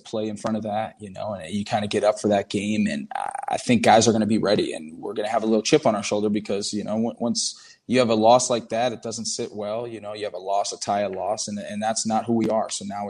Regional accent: Minnesota, United States; also born or lived in Hamilton, Canada / England / Portugal; we kind of moved around a lot, moved to England, then moved to Portugal. Then from fourth grade on, I grew up in Minnesota in the U.S.

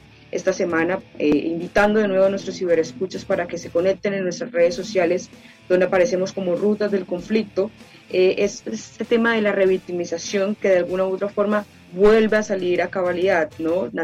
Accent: Bucaramanga, Santander, Colombia; Pues yo soy de Bucaramanga, de la ciudad bonita.

